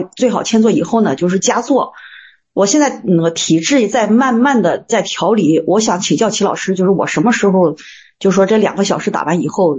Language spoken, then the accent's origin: Chinese; Shandong, China; 老师好，我是山东人。